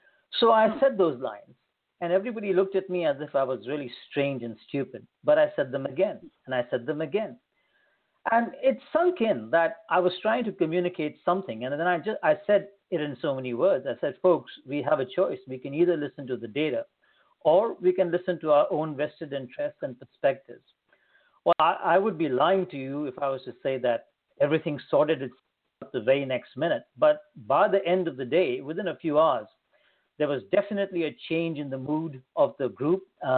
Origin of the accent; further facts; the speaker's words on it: India; I have moved around a lot in my life. I grew up in India, and I have a bachelor's honors in economics and mathematics